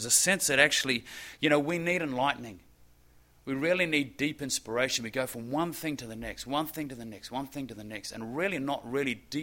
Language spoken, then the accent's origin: English; New Zealand; apart from growing up in New Zealand where we went to school in bare feet.